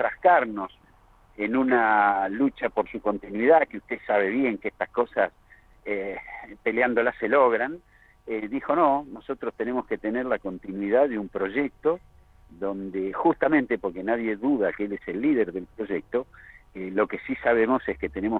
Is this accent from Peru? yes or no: no; Argentina; Yo soy argentino, mayor de edad, no soy inhabilitado. Vivo en la provincia.